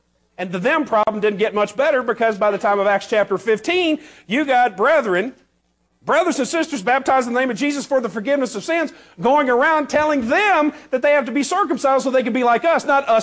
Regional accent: the South, United States; And bless her heart, and I'm from the South and I can say this.

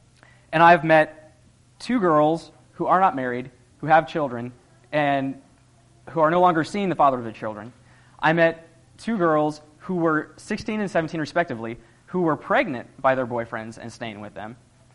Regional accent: West Coast, United States; I was not born or raised in Indiana. I was born and raised on the West Coast

